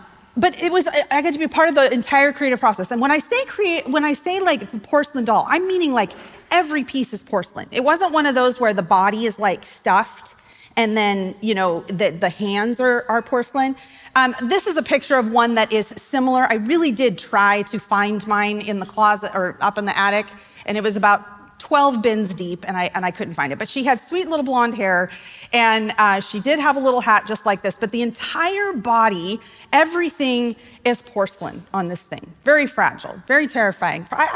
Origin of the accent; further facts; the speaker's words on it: Gillette, Wyoming, United States; I'm from Gillette, Wyoming, and I, at the time, 17,000 people, guys. It's a thriving metropolis.